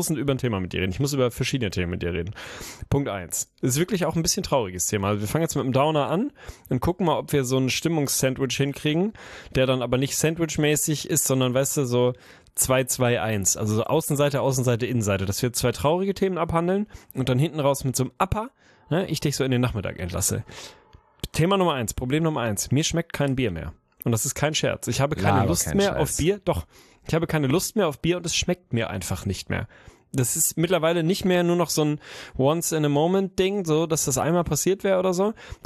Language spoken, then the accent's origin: German; Lüneburg, Lower Saxony, Germany; Klar, Lüneburg, unsere, meine Heimat und die Heide und so.